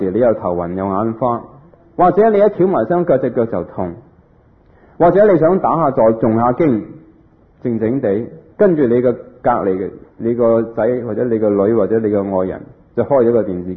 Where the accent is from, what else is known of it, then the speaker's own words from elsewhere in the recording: Hong Kong; 我们香港人经常都有句说话